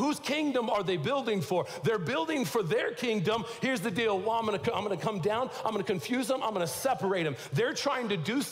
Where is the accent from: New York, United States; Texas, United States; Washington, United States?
Texas, United States; I'm from Texas, you know, really getting into it.